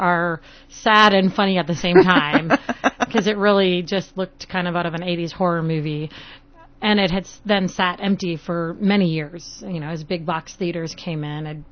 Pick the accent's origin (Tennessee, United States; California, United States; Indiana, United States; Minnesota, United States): Minnesota, United States; But I grew up in Minnesota. I don't know. We can't help it come back, I think. I've left 3 different times and come back every time.